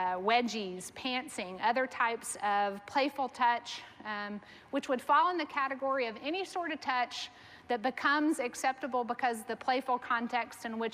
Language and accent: English; Texas, United States; I'm from Texas. We got a lot of personal space.